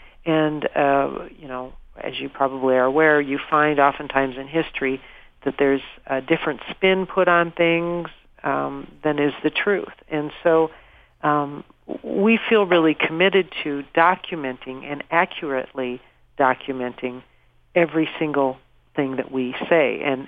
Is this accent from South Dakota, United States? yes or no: yes; South Dakota, United States; also born or lived in Chicago, Illinois; Actually, I was originally from Chicago, and then we moved to South Dakota, and I grew up in South Dakota.